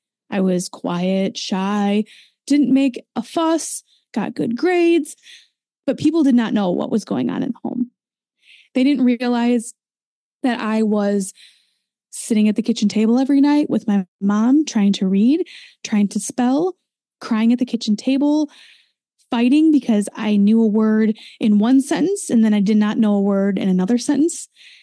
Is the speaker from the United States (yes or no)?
yes; Wisconsin, United States; But I am an American. I grew up in a tiny little town of Wisconsin.